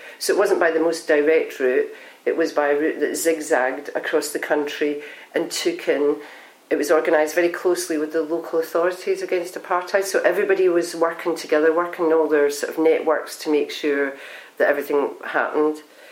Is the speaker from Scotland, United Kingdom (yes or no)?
yes; Glasgow, Scotland, United Kingdom; because I'm from Glasgow